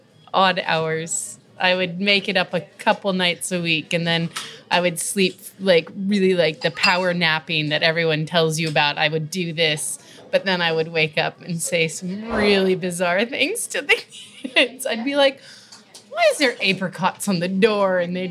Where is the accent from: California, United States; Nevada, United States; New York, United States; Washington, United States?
Washington, United States; Seattle; I'm from Seattle originally. From there, I went to the OXO Tower